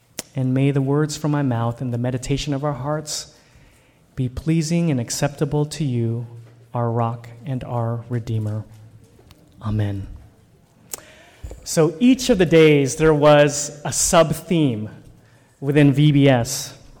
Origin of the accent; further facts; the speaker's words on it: Renton, Washington, United States; when I was growing up in Renton. I'm a child of the 80s. We lived in Renton in a small cul-de-sac.